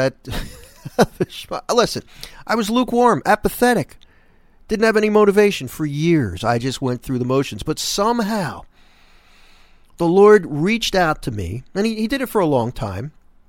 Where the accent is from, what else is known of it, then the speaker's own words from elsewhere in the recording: Philadelphia, Pennsylvania, United States; I remember growing up in Philly, there was a parish called St. Bartholomew's.